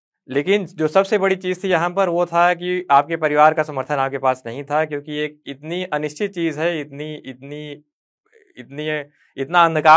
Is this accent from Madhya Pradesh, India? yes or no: no; Pratapgarh, Uttar Pradesh, India; इसकी कहानी हमारे गांव में, जो कि है उत्तर प्रदेश के बहुत छोटा सा एक गाँव जो कि प्रतापगढ़ जिले में है, वहाँ से। 90s का दौर है, हम लोग वहाँ पे पढ़ते थे।